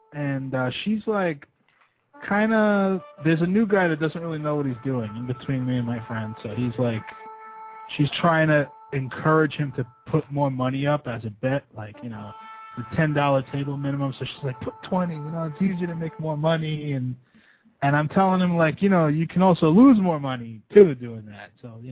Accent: United States; Well, I'm American.

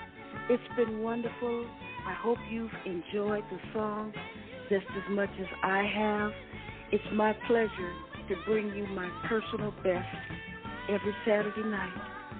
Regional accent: Indiana, United States; And you know I'm from Indiana, and Gary is right near Chicago.

